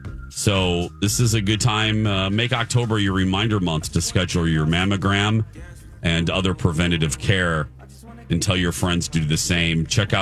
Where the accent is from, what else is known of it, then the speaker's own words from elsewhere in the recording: Indiana, United States; he knew that I was from Indiana because I told him a story about Valparaiso, which is the city next to my hometown